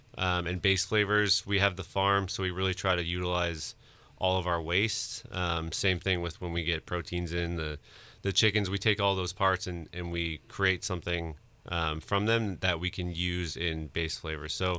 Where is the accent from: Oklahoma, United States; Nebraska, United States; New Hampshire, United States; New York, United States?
New Hampshire, United States; now in Boston, United States; I'm from New Hampshire originally. So I think there's a huge nature part of that growing up in rural New Hampshire, lived 10 minutes away from Vermont, which is, the green state.